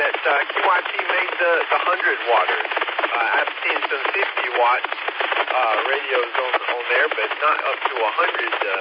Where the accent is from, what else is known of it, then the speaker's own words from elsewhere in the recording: Whitmire, South Carolina, United States; I'm actually from Whitmire, South Carolina. It's in up northern Newberry County